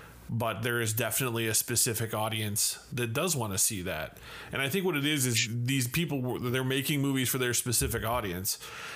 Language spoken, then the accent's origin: English; Chicago, Illinois, United States; I'm from Chicago.